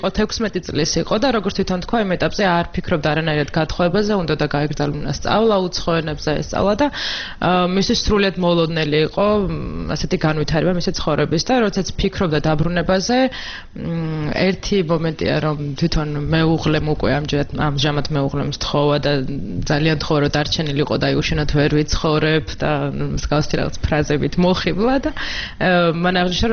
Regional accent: Imereti, Georgia; მე თვითონ იმერეთიდან ვარ

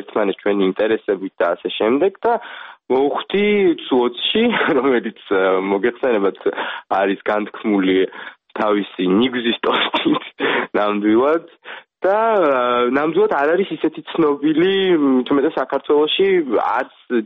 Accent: Kakheti, Georgia; მე წარმოშობით კახელი ვარ

